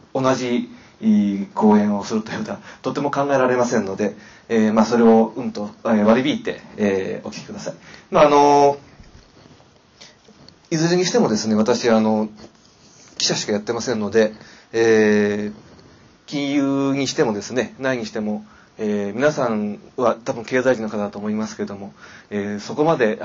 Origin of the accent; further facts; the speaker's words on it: Shizuoka, Japan; born there; 私は静岡市に生まれました。